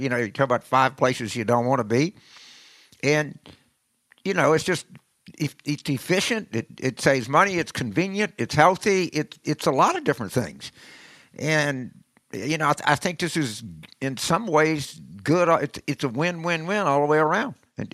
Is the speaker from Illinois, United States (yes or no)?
no; Louisiana, United States; I grew up in South Louisiana and, you know, played sports and was in the Marine Corps